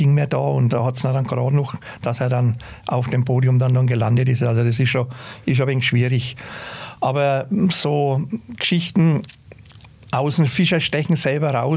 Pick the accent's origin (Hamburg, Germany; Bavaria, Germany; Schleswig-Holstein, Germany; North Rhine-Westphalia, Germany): Bavaria, Germany; Wir sind als Kinder sind wir halt in der Regnitz groß geworden.